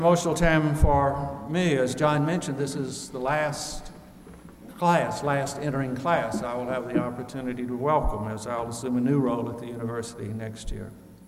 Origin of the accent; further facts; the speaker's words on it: Birmingham, Alabama, United States; I know as a young boy growing up in Birmingham, Alabama, first person in my family to go to college, I wanted to use my education to be better off than my parents.